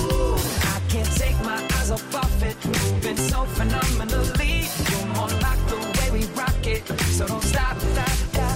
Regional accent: Spain; somos españoles

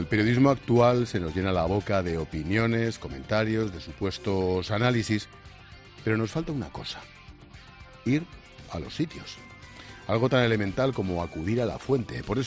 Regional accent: Madrid, Community of Madrid, Spain; Los madrileños tenemos una ventaja y es que casi ninguno somos de Madrid. Mi madre era de Talavera de la Reina.

